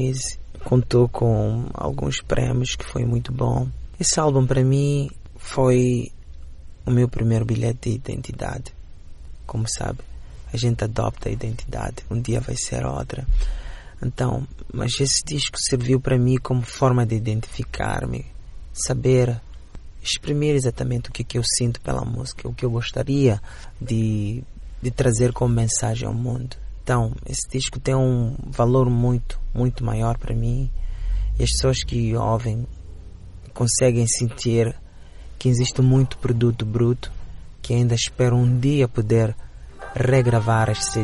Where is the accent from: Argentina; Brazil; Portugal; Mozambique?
Mozambique; now in United States; Principalmente porque eu consigo olhar para a própria minha terra de uma forma diferente e com grande orgulho. Ou com orgulho maior do que eu tinha quando vivia em Moçambique.